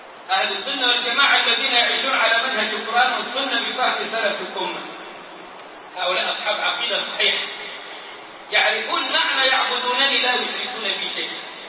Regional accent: Egypt; عاد تجرب المره الرابعه عندنا في مصر اهلا وسهلا

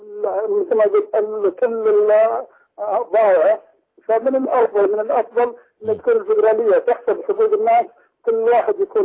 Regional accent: Saudi Arabia; لا انا من السعوديه.

